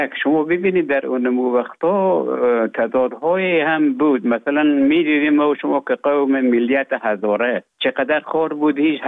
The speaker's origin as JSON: {"language": "Persian", "country": "Afghanistan", "moved": "as an adult", "lives_now": "Finland", "said": "تا زمانی که ببخشن طالبو آمدن من در افغانستان بودم. بعد از ای که از افغانستان طالبو آمدن به اوج گذاره محکمه که مشکل بود و آمدم به طرف های روسیه و از روسیه آمدم به ایجه به فنلاند."}